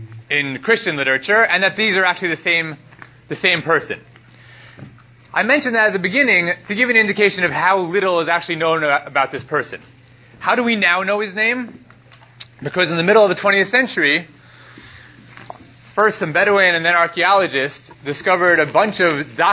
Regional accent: Brooklyn, New York, United States; I grew up in Flatbush. I guess the other end of Flatbush.

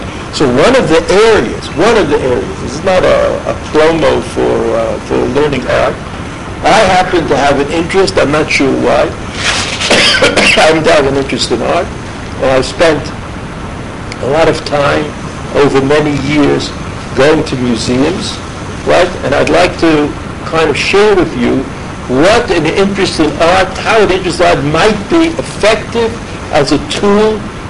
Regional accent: New York, United States; since I'm from New York, automatically prejudice me against him, right?

